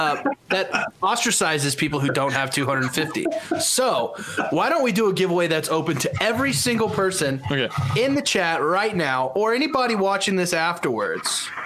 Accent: Texas, United States; You can tell I'm from Texas because I said y'all.

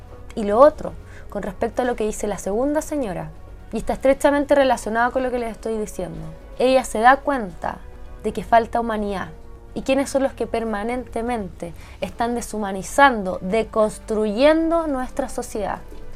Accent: Chile; porque somos todos chilenos

